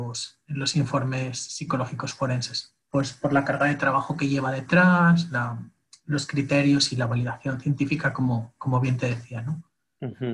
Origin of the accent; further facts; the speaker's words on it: Spain; yo voy a romper como español